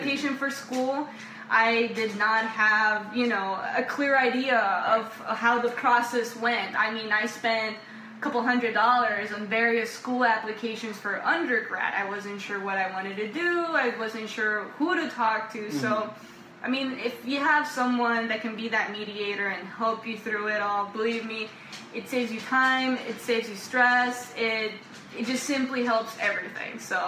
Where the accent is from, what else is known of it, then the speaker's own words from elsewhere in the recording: Tegucigalpa, Francisco Morazán, Honduras; English is a second language; now in United States; I'm an international student from Honduras, from the same city from as Alex. I'm from Tegucigalpa.